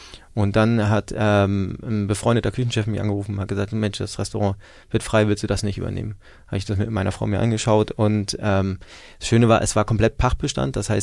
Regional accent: Schleswig-Holstein, Germany; also born or lived in Hamburg; Ich bin gebürtiger Hamburger, genau, und meine Eltern sind dann aber nach Schleswig-Holstein gezogen, und ich habe dann in der Münster meine schulische Ausbildung gemacht und meine Ausbildung zum Koch.

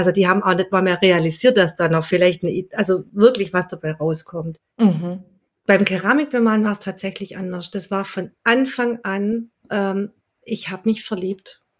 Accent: Welzheim, Baden-Württemberg, Germany; ursprünglich komme ich aus Welzheim, ein ganz kleiner Ort im Welzheimer Wald.

